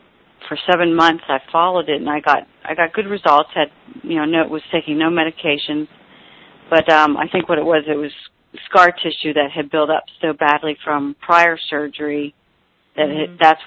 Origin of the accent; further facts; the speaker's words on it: Pittsburgh, Pennsylvania, United States; I'm from Pittsburgh.